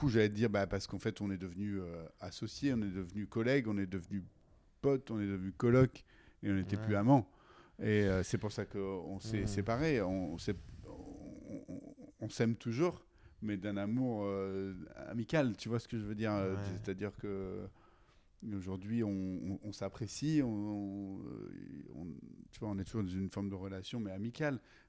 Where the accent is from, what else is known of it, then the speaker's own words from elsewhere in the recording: Provence-Alpes-Côte d'Azur, France; pourquoi on ne fait pas ça chez nous en Provence on est une terre de vin depuis toujours